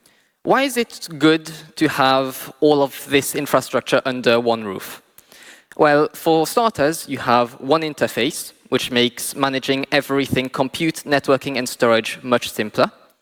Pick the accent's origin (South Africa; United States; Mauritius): Mauritius; I'm from Mauritius. I work as basically the Kubernetes person back home.